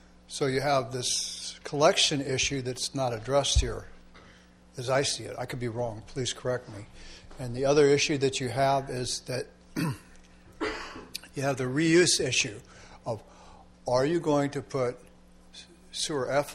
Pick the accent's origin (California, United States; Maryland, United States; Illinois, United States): California, United States; Los Osos; I am also from Los Osos, by the way, so if you want to ban me, this is the time before I get anything else out.